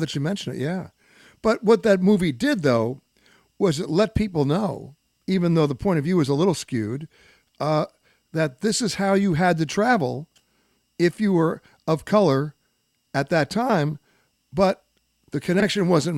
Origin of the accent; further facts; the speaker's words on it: New York City, New York, United States; I'm from New York City.